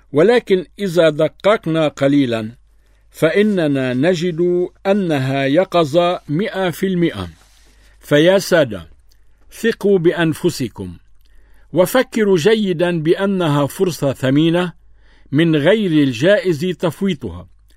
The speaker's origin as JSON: {"language": "Arabic", "country": "Lebanon", "said": "نعيش كلبنانيين"}